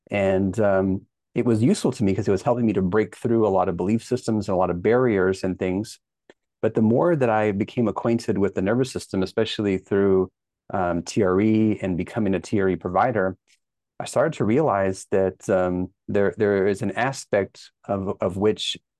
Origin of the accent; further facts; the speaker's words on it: Texas, United States; Well, as an American and specifically a Texan